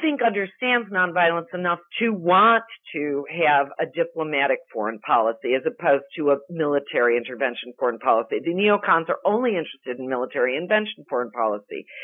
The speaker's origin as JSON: {"language": "English", "region": "California", "country": "United States", "said": "You can tell I'm from Southern California with my oh my God."}